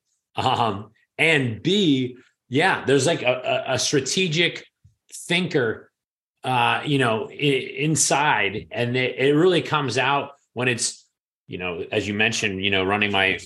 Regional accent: New York, United States; And as a New Yorker, I mean, you're basically working not only for the weekend, but you're working for the summer, right?

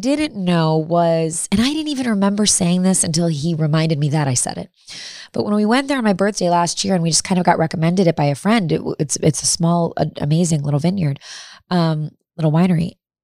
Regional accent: Midwest, United States; We're both from the Midwest.

